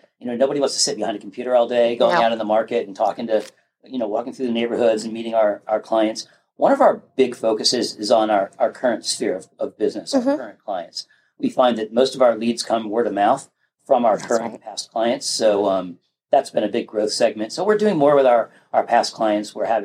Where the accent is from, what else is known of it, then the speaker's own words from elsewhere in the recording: Pennsylvania, United States; I grew up in Pennsylvania, met my wife in Rhode Island. We got married in Rhode Island, moved out to Montana.